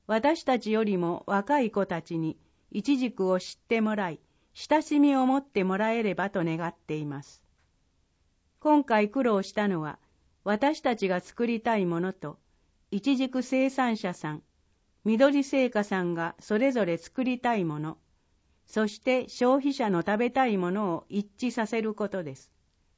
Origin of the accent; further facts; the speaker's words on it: Nagano, Japan; 私も長野県出身ですので、羽曳野の名産は恥ずかしながら詳しくありません。長野県はリンゴやブドウなどフルーツ王国なのですが